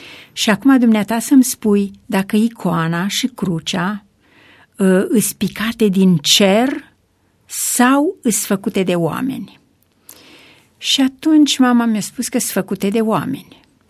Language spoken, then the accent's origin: Romanian; Fărău, Alba County, Romania; born there; now in Timișoara, Romania; M-am născut în comuna Fărău, județul Alba.